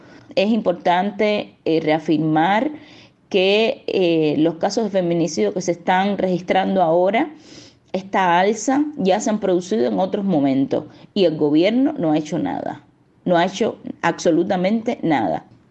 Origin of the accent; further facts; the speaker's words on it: Cuba; nos alarma como ciudadanas, nos alarma como mujeres cubanas